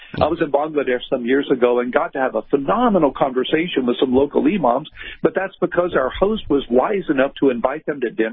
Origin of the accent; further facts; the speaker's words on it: Texas, United States; I have that when I travel, especially, Bill, because I'm from Texas.